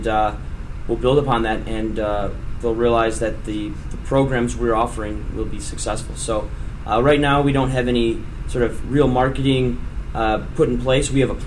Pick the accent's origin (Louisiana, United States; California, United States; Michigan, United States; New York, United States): Michigan, United States; Dearborn; Well, actually, I'm actually from Dearborn, too.